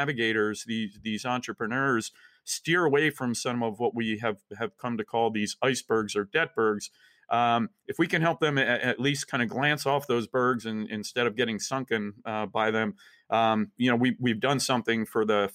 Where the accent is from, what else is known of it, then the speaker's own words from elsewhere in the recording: New Jersey, United States; so I'm from New Jersey, and you don't get a lot of like, yeah, well done.